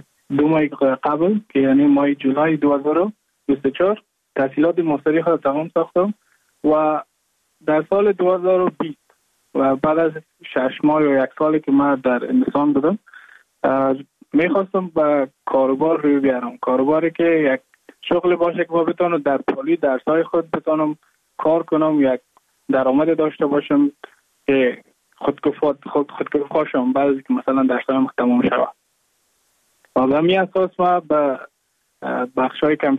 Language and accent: Persian; Mazar-i-Sharif, Balkh, Afghanistan; now in Goa, India; از مزار شریف هستم، از قریه شیرآباد که از قریای درفتاده مزار شریف بحث می باشد که ما در سال 2019 ماه جون به هندوستان آمدم